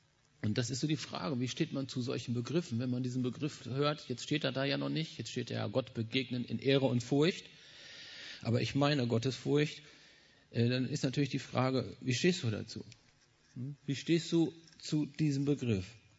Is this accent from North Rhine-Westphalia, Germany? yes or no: yes; Bad Salzuflen, North Rhine-Westphalia, Germany; Ich komme aus Ostwestfalen, das heißt genauer gesagt aus Bad Salzuflen. Das liegt irgendwo so auf der Hälfte zwischen Dortmund und Hannover, ein bisschen südlicher.